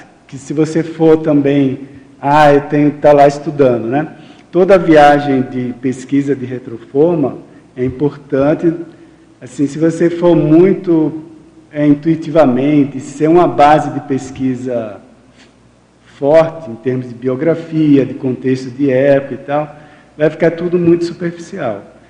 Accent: Recife, Pernambuco, Brazil; now in Foz do Iguaçu, Brazil; eu sou de Recife, né? Mas teve época, eu já estava morando aqui em Foz.

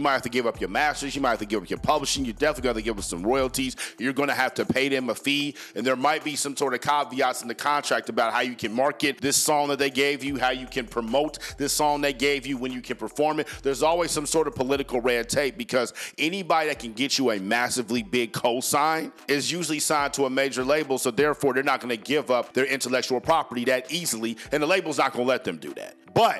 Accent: Compton, California, United States; I grew up in Compton, but I have an entirely different perspective because I'm not in the gang, but I am gang affiliated.

